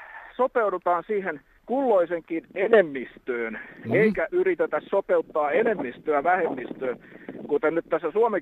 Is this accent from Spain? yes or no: no; Häme, Finland; Mä oon ihan täältä Hämeestä.